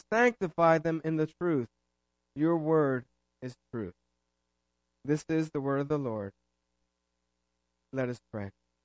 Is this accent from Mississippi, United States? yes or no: no; New Jersey, United States; I think of growing up in New Jersey, Southern Jersey.